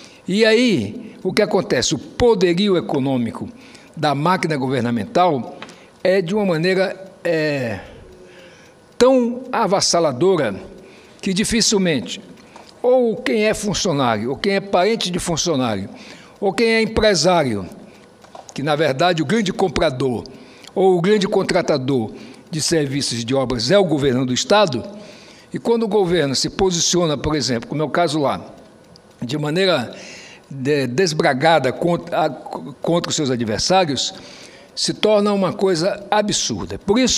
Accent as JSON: {"language": "Portuguese", "region": "Roraima", "country": "Brazil", "said": "Mas eu venho da campanha lá no meu estado de Roraima."}